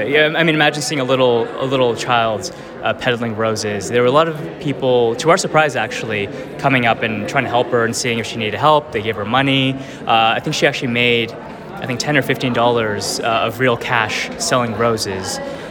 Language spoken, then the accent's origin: English; New York, United States; So JFK, the I'm from New York, and the airport decided to catch on fire a little bit